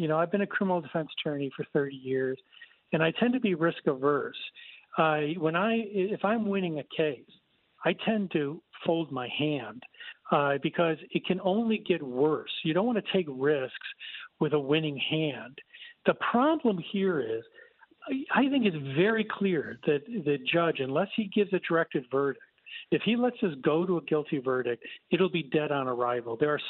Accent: Chicago, Illinois, United States; I say that as a Chicagoan

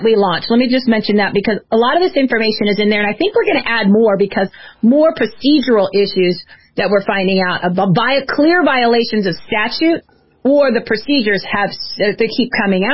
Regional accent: New Jersey, United States; I said, I'm from Jersey.

